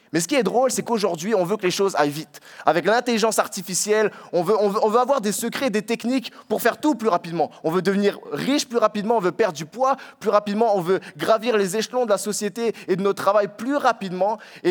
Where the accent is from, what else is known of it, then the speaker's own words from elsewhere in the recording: France; En plus je suis français, apparemment les français on a la réputation d'être râleurs